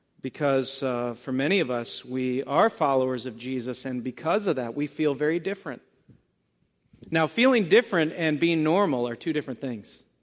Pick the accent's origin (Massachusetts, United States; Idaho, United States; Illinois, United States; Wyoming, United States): Massachusetts, United States; Boston; But for the most part, we're from Boston in this area, and we have a certain way of looking at the world